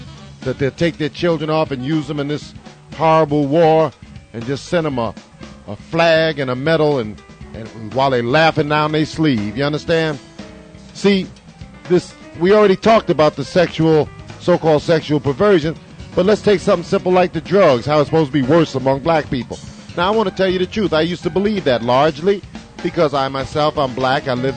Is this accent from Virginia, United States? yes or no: no; New York City, New York, United States; Now, I grew up in New York City, hardcore. And yeah, in the ghetto, you always had that little manhood thing